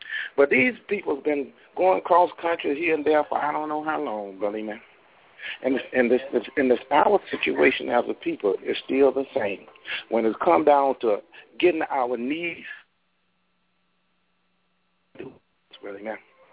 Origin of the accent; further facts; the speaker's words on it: North Carolina, United States; I came up down south in North Carolina. I went to St. John Baptist Church, buddy.